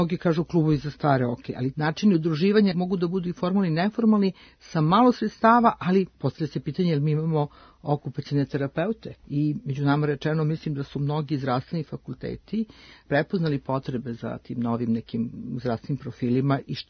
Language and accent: Serbian; Serbia